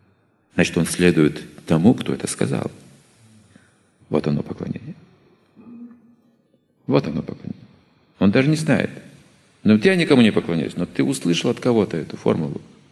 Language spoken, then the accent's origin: Russian; Russia; Я говорю, я из России